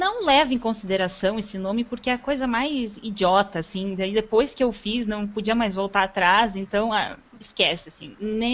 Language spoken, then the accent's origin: Portuguese; Rio Grande do Sul, Brazil; Então eu sou gaúcha, eu estou falando diretamente de São Leopoldo